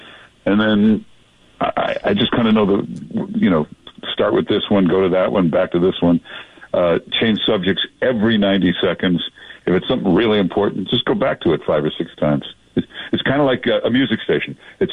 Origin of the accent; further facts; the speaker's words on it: Midwest, United States; I'm from the Midwest. I like hearing Midwestern stuff, Middle America kind of stuff.